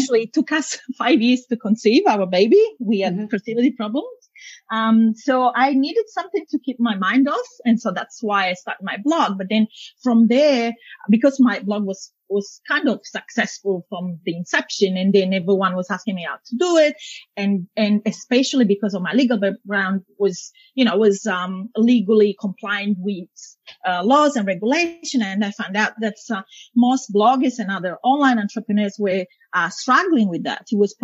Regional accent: Italy; moved away as an adult; now in Australia; I'm actually Italian. Mm-hmm. I'm now both Italian and Australian, but yeah, I was born and bred in Italy, and then I moved here afterwards. But only recently, actually, I moved here.

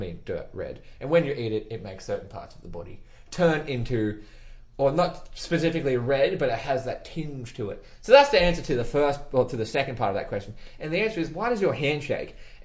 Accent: Australia; But I'm not Californian, I am Australian.

